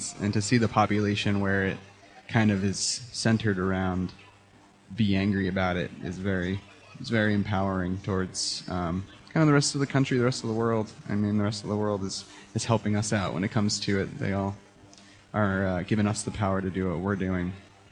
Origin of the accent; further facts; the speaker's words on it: New York, United States; I'm a New Yorker, so it's important for me to see what was going on back home